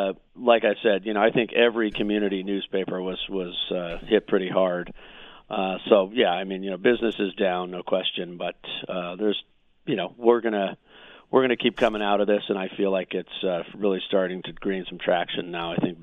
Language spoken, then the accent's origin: English; Phoenix, Arizona, United States; Well, I'm a native of the Valley of Phoenix, and I grew up in Phoenix.